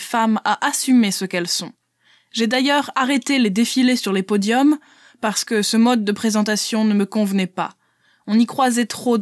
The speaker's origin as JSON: {"language": "French", "town": "Cannes", "region": "Provence-Alpes-Côte d'Azur", "country": "France", "tie": "born or raised there", "moved": "as an adult", "lives_now": "Paris, France", "said": "Après le lycée, j'ai quitté Cannes pour Paris."}